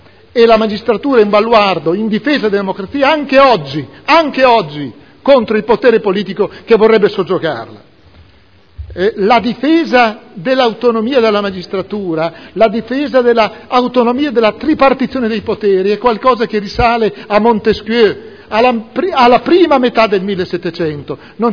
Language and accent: Italian; Modena, Emilia-Romagna, Italy; io in questo momento parlo da modenese preoccupato.